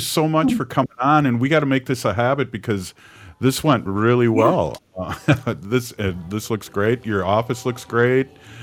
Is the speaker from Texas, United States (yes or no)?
no; Minnesota, United States; we're from Minnesota too. There were no borders.